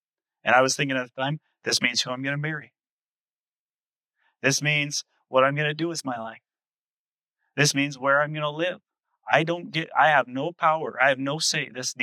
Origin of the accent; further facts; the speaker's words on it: Utah, United States; I'm from Utah. Not a whole lot of fish in the sea, so to speak